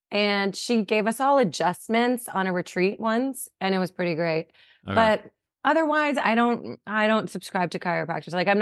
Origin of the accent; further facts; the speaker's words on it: Georgia, United States; I feel like I grew up in Georgia, but I feel like I'm from Texas right now.